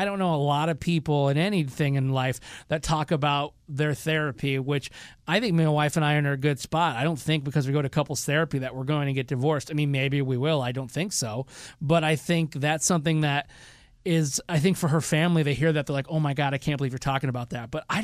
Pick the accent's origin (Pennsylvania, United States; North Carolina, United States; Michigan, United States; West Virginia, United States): Michigan, United States; because I'm from Michigan originally.